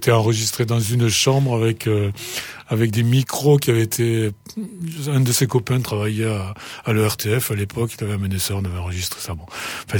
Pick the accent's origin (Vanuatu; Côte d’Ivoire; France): France; Toulon, Provence-Alpes-Côte d'Azur; now in Toulouse, France; je suis né à Toulouse, mais j'ai vécu pendant 21 ans à Toulon.